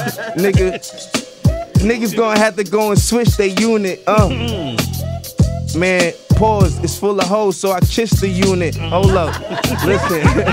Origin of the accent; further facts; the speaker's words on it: Bronx, New York, United States; People don't even know I was raised in the Bronx.